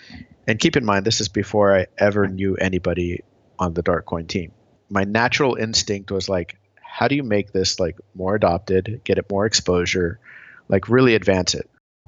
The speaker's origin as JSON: {"language": "English", "town": "Tulsa", "region": "Oklahoma", "country": "United States", "tie": "born or raised there", "said": "I grew up in Oklahoma, Tulsa, Oklahoma, of all places."}